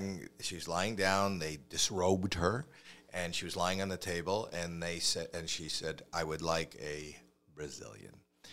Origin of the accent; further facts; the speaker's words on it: Toronto, Ontario, Canada; I'm from Toronto, Ontario, Canada.